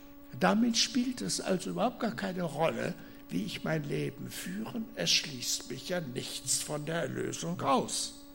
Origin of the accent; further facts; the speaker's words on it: Germany; Ich habe den Eindruck, wir als Deutsche haben da besonders viele Probleme mit.